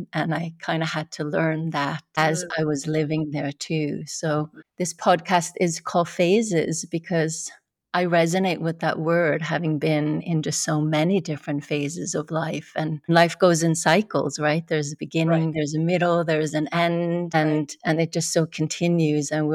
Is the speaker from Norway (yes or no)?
yes; Norway; English is a second language; now in New York, United States; As you know, I grew up in Norway and moved to New York.